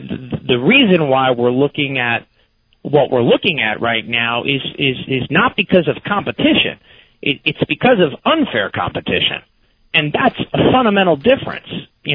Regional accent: Queens, New York, United States; I'm from Queens, not from San Francisco.

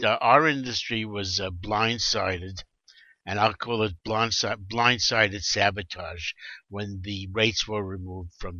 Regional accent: Brooklyn, New York, United States; Brooklyn, New York, my hometown.

